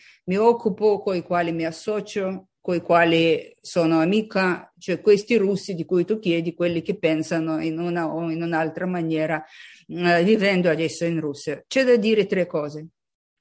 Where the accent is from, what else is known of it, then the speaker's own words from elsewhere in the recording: Kyiv, Ukraine; Italian is a second language; also born or lived in Moscow; me sono nata a Kiev e studiato a Mosca, lavorato nella cultura russa